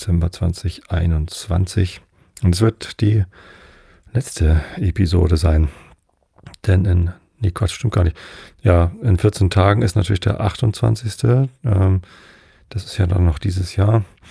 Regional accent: Northern Germany, Germany; Also ich bin ja Norddeutscher

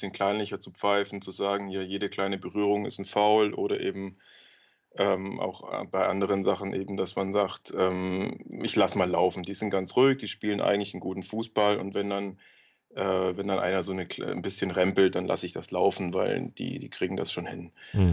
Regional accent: Augsburg, Bavaria, Germany; now in Cologne, Germany; Nee, ich komme wirklich aus dem Süden, also ursprünglich aus Augsburg.

